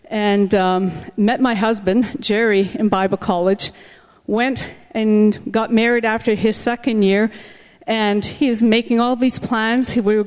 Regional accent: Quebec, Canada; moved away as an adult; We pastor a French church in Montreal, and I come personally from Quebec myself and left at the age of 19 to go to Bible college

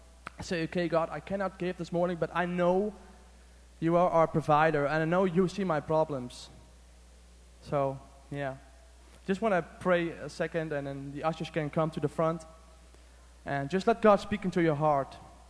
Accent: Netherlands; English is a second language; I'm from the Netherlands. And it's funny that they ask a Dutchman for the offering talk, because we're not very known as giving people

